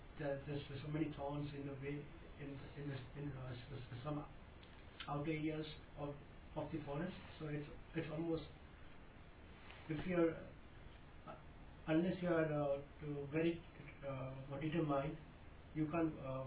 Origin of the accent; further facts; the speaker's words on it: Bihar, India; No, I'm from Bihar.